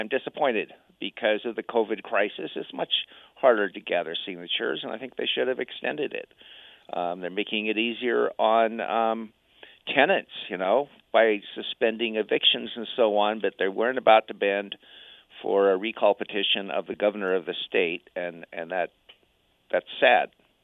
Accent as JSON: {"language": "English", "town": "Reno", "region": "Nevada", "country": "United States", "tie": "born or raised there", "said": "Actually, I grew up in Reno, went to Reno High, and graduated there in 72."}